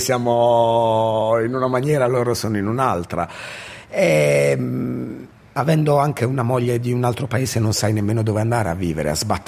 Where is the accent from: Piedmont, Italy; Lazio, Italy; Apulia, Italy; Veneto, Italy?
Apulia, Italy; Mola; now in Australia; nel nostro paesino, nel mio paesino di origine a Mola.